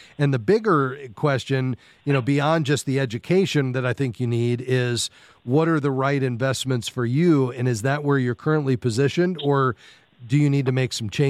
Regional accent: Fort Lauderdale, Florida, United States; We'll stay in Florida to my hometown, Fort Lauderdale.

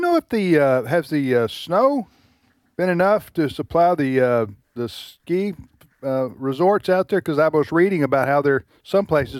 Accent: the South, United States; And so we grew up in the South

